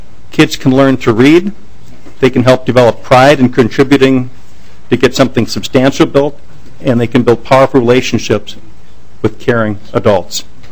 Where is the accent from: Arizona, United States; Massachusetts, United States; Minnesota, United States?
Minnesota, United States; Moorhead; I grew up in Moorhead, by the way.